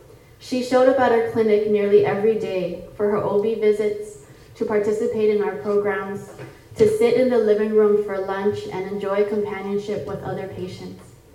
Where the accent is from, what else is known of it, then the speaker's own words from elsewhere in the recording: Hawaii, United States; moved away as an adult; my communities growing up in Hawaii. I really began to more deeply cultivate these beliefs through my experiences working in social services in Hawaii before moving to Oregon for law school.